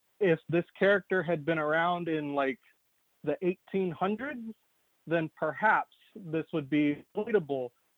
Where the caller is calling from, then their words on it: Sacramento, California, United States; from Sacramento.